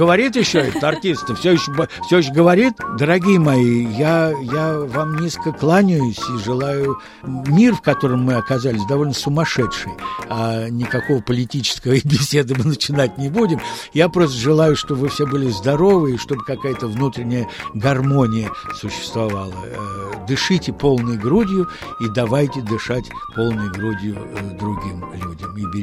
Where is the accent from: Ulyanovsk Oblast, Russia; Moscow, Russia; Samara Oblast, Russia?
Moscow, Russia; вот я бывший москвич, а номинирован был за